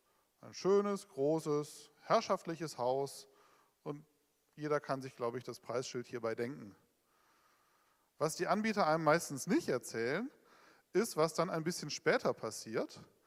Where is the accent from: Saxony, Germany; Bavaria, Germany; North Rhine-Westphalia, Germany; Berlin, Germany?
Berlin, Germany; Ich bin ja auch aus Berlin